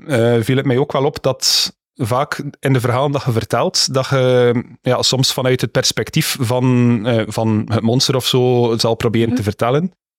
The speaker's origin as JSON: {"language": "Dutch", "town": "Beernem", "region": "West Flanders", "country": "Belgium", "said": "Ik ben eigenlijk afkomstig van Beernem hier in de buurt."}